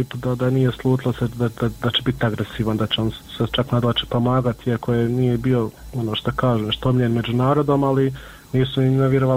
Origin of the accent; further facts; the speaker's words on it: Miljevina, Republika Srpska, Bosnia & Herzegovina; mi smo svi gore iz Miljevine